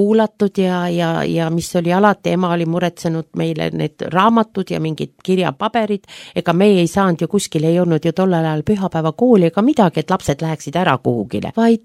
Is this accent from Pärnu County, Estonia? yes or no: yes; Pärnu, Pärnu County, Estonia; Mina sündisin Pärnu linnas, ühes imelises suvelinnas, nagu me kõik teame.